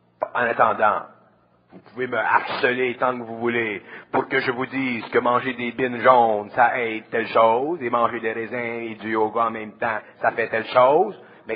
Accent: Montreal, Quebec, Canada; Moi, je viens de Montréal. Je viens à Montréal et je vis dans le Nord.

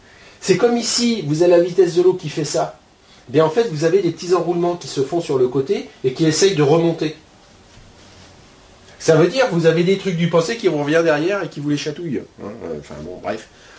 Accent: Saumur, Pays de la Loire, France; born there; Vous savez, moi, quand je suis né à Saumur, hein, donc c'est la Loire, et la Loire, c'est quand même vaste.

